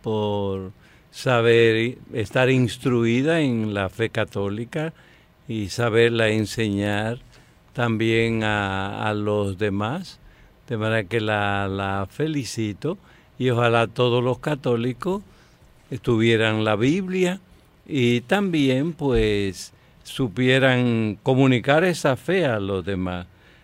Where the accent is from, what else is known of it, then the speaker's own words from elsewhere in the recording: Tamboril, Santiago, Dominican Republic; Es de mi pueblo natal. Yo soy del condado de Tamboril, Santiago.